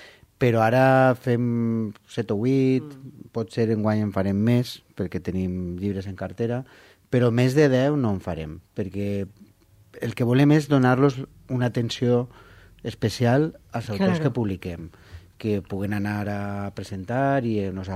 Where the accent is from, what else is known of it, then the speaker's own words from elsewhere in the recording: Valencia, Valencian Community, Spain; jo soc de València.